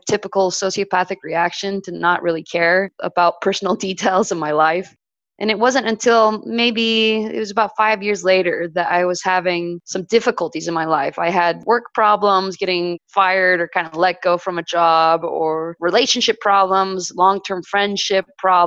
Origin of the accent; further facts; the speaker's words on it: California, United States; So I guess starting at the very beginning, I'm a Westerner. I grew up in California. I'm Mormon.